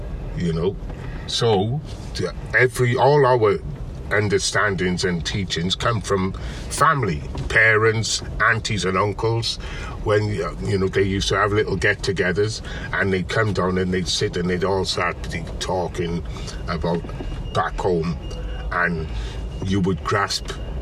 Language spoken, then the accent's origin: English; Cardiff, Wales, United Kingdom; growing up in Cardiff, like, you know, it was a challenge